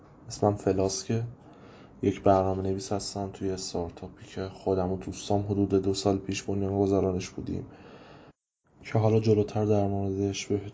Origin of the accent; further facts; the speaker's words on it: Kerman, Iran; خب من اهل کرمانم و نتیجهش این شد که توی شهر رفسنجان که حدود 100 خورده کیلومتر با کرمان فاصله داره دانشگاه قبول شدم